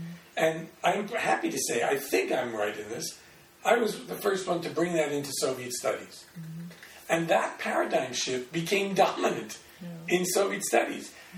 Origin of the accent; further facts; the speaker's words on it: United States; born there; maybe because I was born an Armenian in America, decided we're going to study something outside of the center.